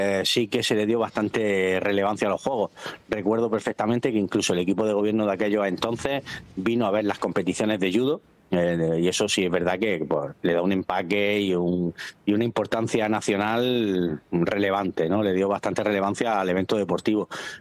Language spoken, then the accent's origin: Spanish; Spain; Por supuesto que soy español, quiero España, quiero mi tierra